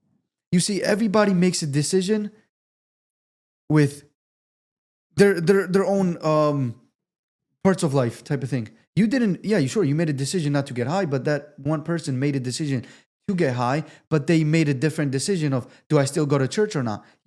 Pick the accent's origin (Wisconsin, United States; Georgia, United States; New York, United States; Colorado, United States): Georgia, United States; And you got to understand, we grew up in Georgia.